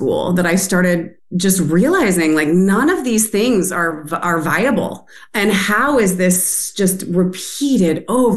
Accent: Eugene, Oregon, United States; So I was born and raised on Kalapuya Ilihi, which is currently called Eugene, Oregon, and really grew up just steeped in, environmental activists.

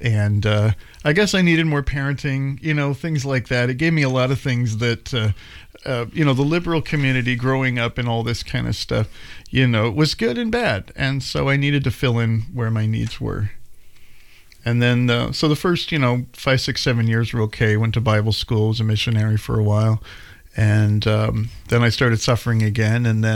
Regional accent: Portland, Oregon, United States; I was born in Portland, Oregon here, and my stomping ground was out in the Pearl. That was back in the 80s.

